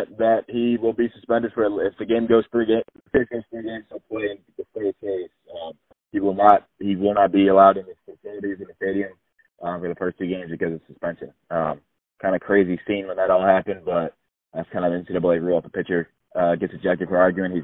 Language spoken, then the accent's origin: English; Missouri, United States; When I came from Missouri, they didn't have Raising Cane's